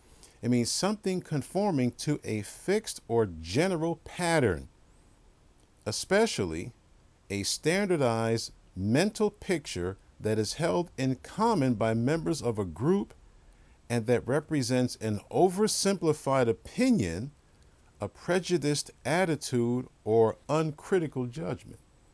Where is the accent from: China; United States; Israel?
United States; New York; I always talk about those grapevines growing up in New York.